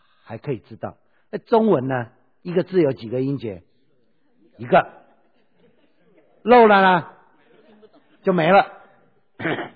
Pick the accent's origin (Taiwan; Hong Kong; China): Taiwan; 我小时候哈，那个你知道小时候在台湾哈